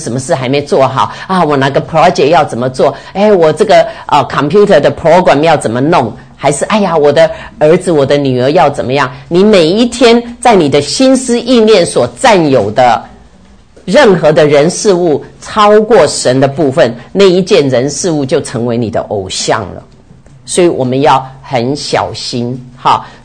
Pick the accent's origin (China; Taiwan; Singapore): Taiwan; 我们从台湾来大概都知道哈